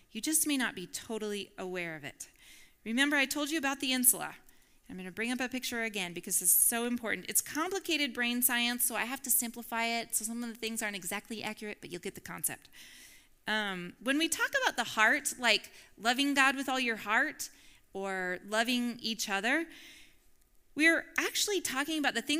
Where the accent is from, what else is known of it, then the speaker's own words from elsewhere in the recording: Midwest, United States; So I grew up in the Midwest where being a Christian meant you go to church on Sunday and you work hard.